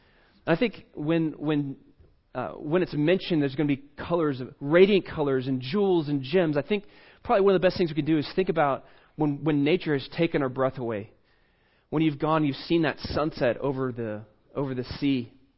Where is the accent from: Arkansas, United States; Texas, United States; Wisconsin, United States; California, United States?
Texas, United States; Dallas; I have to admit, I was raised in Dallas in Texas. I'm a city boy.